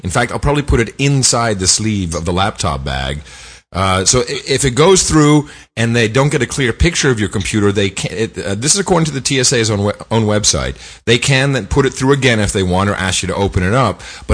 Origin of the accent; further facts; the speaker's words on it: United States; I'm an American. I just can't help myself.